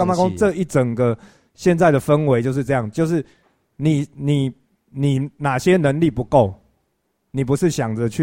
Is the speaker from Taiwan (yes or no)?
yes; Taiwan; 我是台湾人。